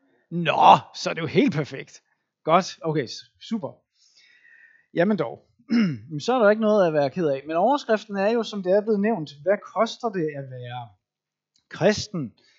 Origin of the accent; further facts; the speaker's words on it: Capital Region of Denmark, Denmark; selvom jeg kommer fra den anden side af åen, og jeg er indfødt bornholmer.